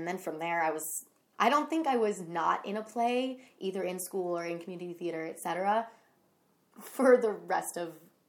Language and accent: English; Placerville, California, United States; this woman, Jolinda Crocker, from my hometown of Placerville, California, I met her at the county fair